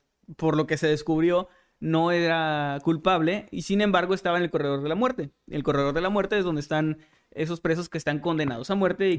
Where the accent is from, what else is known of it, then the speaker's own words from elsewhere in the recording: Mexico; que es un poco más cercano a nosotros como mexicanos